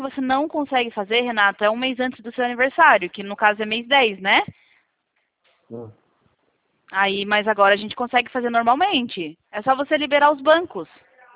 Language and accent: Portuguese; Sorocaba, São Paulo, Brazil; Eu sou de Sorocaba.